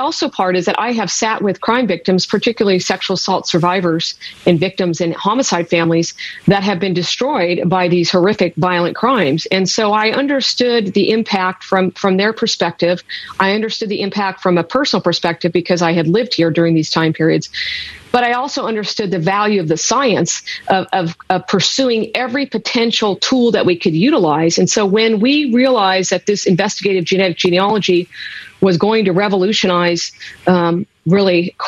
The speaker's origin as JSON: {"language": "English", "town": "Sacramento", "region": "California", "country": "United States", "tie": "born or raised there", "said": "I grew up in Sacramento. I understood the impact it had on this community."}